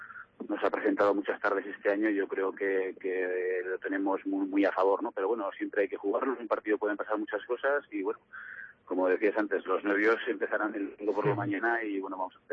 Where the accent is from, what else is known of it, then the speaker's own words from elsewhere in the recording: Huesca, Aragon, Spain; los que de verdad los conocemos, que somos la gente de Huesca